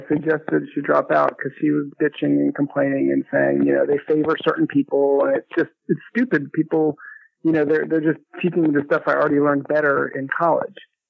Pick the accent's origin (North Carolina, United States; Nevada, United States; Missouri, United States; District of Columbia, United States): North Carolina, United States; Chapel Hill; I grew up in Chapel Hill, which is where I am now.